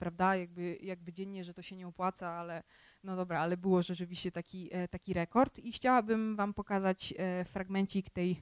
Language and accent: Polish; Łódź, Łódź Voivodeship, Poland; ale akurat ja jestem z Łodzi.